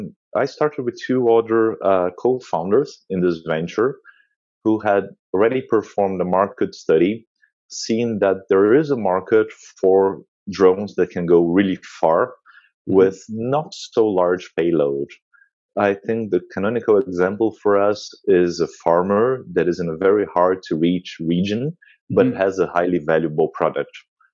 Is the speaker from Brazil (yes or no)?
yes; Brazil; When I was a kid, I'm from Brazil